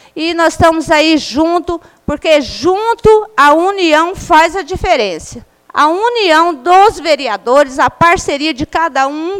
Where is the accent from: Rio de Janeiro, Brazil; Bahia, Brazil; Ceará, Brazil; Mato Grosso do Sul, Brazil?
Mato Grosso do Sul, Brazil; Alcinópolis; Já estava morrendo de saudade dessa minha terrinha aqui, desse meu povo.